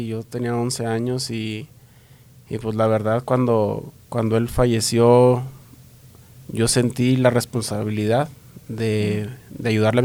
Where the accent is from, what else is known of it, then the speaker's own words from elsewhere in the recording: Chihuahua, Mexico; De Chihuahua, Chihuahua.